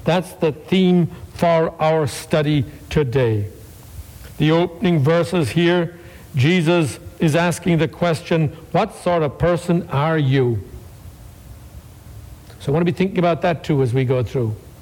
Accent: Ireland; Growing up in Ireland with much religion north and south

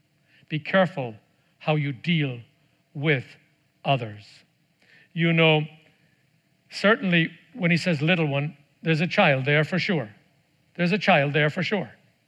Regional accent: Ireland; I come from Ireland.

